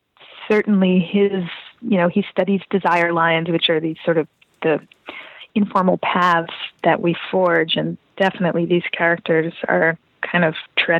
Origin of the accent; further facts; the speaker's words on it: United States; just because I'm not German, I'm American.